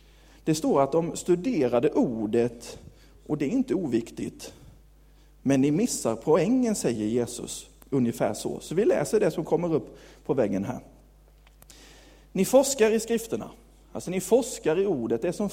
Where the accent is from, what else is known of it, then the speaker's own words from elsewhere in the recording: Karlshamn, Blekinge, Sweden; moved away as an adult; now in Nybro, Sweden; Jag är uppväxt i kyrkan. Jag är uppväxt i Pingstkyrkan i Karlshamn. Där levde jag mina första 20 år och sen så flyttade jag upp till Nybro.